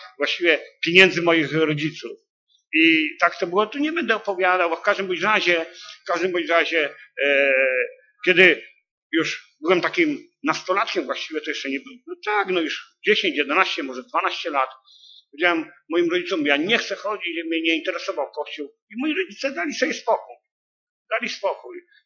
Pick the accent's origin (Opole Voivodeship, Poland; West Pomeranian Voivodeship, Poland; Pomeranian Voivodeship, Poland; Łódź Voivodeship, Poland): Łódź Voivodeship, Poland; Kutno; pochodzę z Kutna, mam 64 lata.